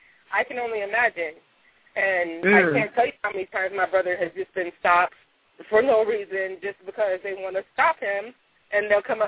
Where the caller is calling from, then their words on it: Los Angeles, California, United States; I'm calling from Los Angeles.